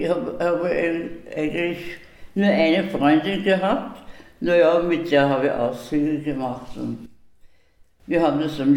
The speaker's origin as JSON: {"language": "German", "region": "Vienna", "country": "Austria", "tie": "born or raised there", "also_born_or_lived": "Steyr", "said": "Und dann sind meine Eltern nach Wien übersiedelt, haben mich natürlich mitgenommen. Und in Wien hat es mir zuerst überhaupt nicht gefallen"}